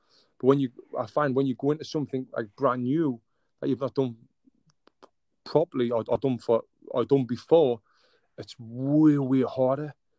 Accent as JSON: {"language": "English", "region": "England", "country": "United Kingdom", "said": "I'm actually from England."}